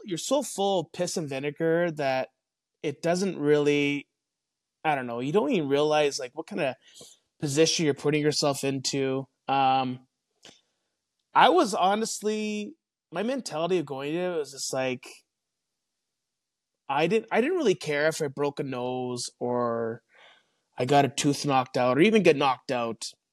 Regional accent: Canada; accent: Canadian; now in United States; they catch my Canadian accent quite quickly, and you know, so they ask like, oh, what are you doing down here? And, they always ask, are you from the UP? Is like, no, I'm from more north of the UP.

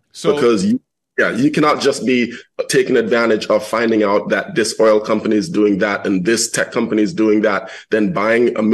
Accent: Jamaica; now in United States; This is a land of opportunity. I came from Jamaica and I hit the ground running.

